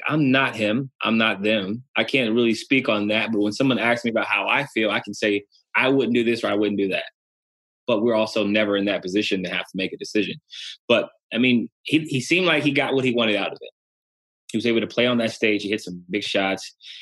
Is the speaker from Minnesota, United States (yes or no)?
no; Ohio, United States; or they see I'm from Ohio, so my dad reads the paper every day